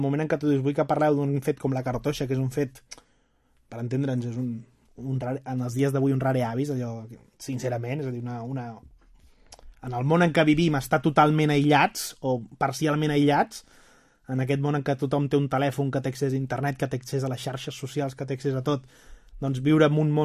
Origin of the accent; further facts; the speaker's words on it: Tiana, Catalonia, Spain; jo sóc de Tiana, però en aquest sentit ho dic, és a dir, jo sóc de Tiana